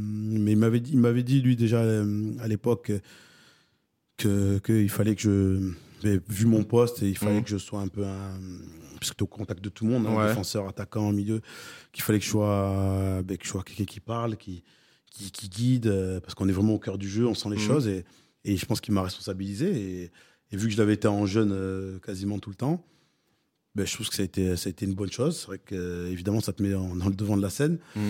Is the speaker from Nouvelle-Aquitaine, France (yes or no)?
yes; Bordeaux, Nouvelle-Aquitaine, France; pour moi, en tant que Bordelais